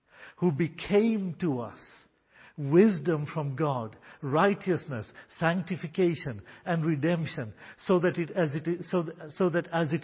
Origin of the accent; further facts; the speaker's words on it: Kenya; I was born and raised in Kenya.